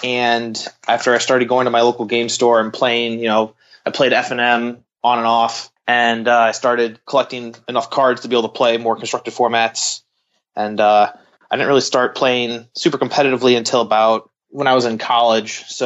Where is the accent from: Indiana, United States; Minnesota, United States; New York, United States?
New York, United States; Rochester; I am. Yeah. I grew up here. I didn't go to school very far away.